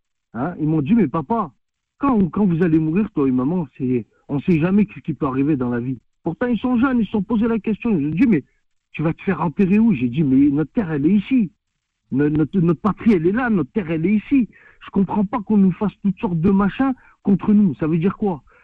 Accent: France; born there; Moi, je suis né en France. Ma mère est née en France. Mes enfants sont nés en France. J'ai jamais été en Algérie.

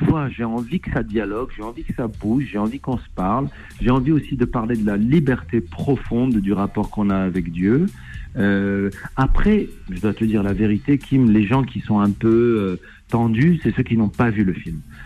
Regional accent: Morocco; quand j'étais gamin au Maroc, il y avait

